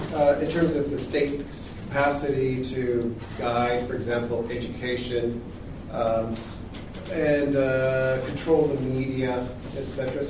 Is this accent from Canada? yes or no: yes; British Columbia, Canada; I'm actually from British Columbia.